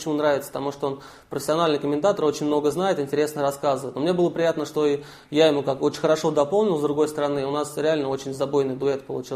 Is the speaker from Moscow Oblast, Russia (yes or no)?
yes; Dzerzhinsky, Moscow Oblast, Russia; Мы с родителями уехали в Московскую область, в ближайший, в город Дзержинский. То есть это 15 минут там до одного метро, до Кузьминок, 15 минут до другого, до Люблино, разные ветки. Причем вот в тихий, мирный, уютный городок, там, в котором я и по сей день живу.